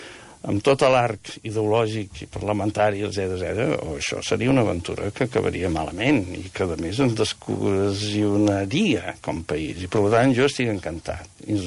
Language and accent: Catalan; Verges, Catalonia, Spain; soc de Verge i tenim processons, un via crucis especial